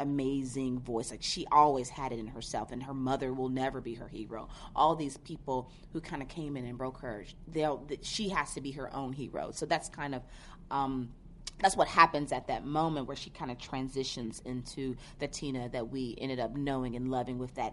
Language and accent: English; Tennessee, United States; I'm from Tennessee and she's from Tennessee